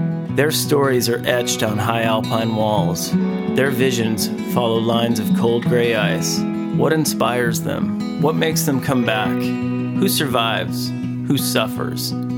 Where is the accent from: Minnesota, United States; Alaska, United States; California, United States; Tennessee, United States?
Alaska, United States; When I was a kid growing up in Alaska, Vern Tejas was one of my heroes.